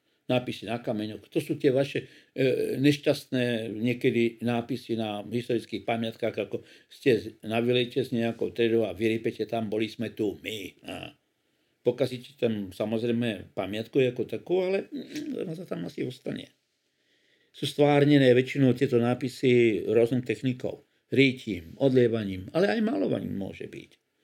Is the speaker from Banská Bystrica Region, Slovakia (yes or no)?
no; Nitra, Nitra Region, Slovakia; Neviem, či by sme boli schopní my u nás doma v Československu, teda v Čechách, konkrétne vytvoriť tak perfektné podmienky pre takýto nádherný rukopis. No. A u nás v Nitre máme najstaršiu knižku, ktorá tu je.